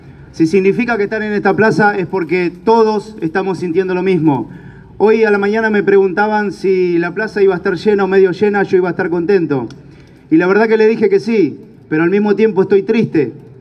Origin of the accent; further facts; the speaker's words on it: Tres Arroyos, Buenos Aires Province, Argentina; nosotros como argentinos, como trabajadores, como ciudadanos de a pie, como tresarroyenses, no lo vamos a permitir.